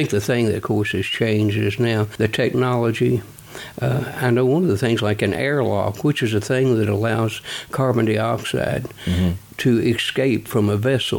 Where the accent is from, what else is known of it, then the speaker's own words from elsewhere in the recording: Kentucky, United States; I'm a Kentuckian. I was born and raised over in Clark County on a farm.